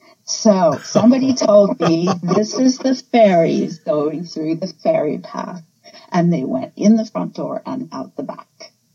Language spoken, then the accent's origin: English; Oregon, United States; also born or lived in Florida; now in Newfoundland, Canada; I'm originally from Oregon, but I hail from Florida now. I've been living in Florida.